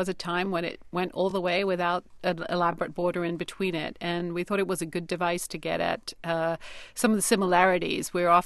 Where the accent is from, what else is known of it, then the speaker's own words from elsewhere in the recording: England, United Kingdom; as a good Punjabi who cares a lot about food, it was very comforting to taste the taste that I was familiar with growing up in England, where Indians and Pakistanis eat together quite often.